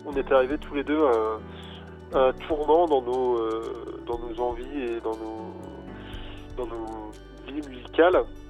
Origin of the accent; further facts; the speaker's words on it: Rennes, Brittany, France; en tant que Rennais, parce qu'on est tous les trois Rennais